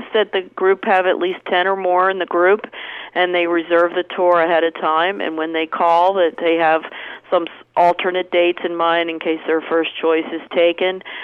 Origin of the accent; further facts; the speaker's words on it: East Coast, United States; now in California, United States; Well, I grew up on the East Coast, and I went to Maine and got a forestry degree